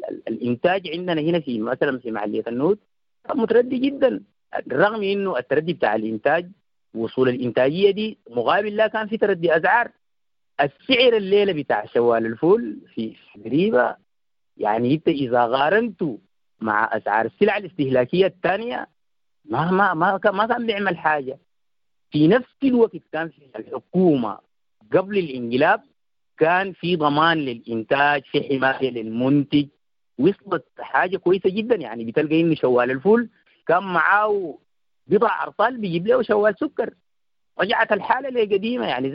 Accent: Sudan; نحن كشعب سوداني

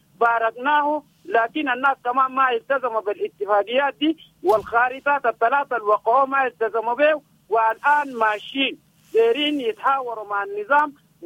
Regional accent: Darfur, Sudan; ما في مشكلة أن احنا أبناء دارفور كلنا دم واحد، نحن كلنا أهل واحد

